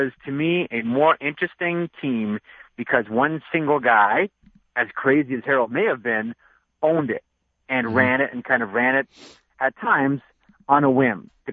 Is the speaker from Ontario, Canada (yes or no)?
yes; Toronto, Ontario, Canada; Now, I grew up in Toronto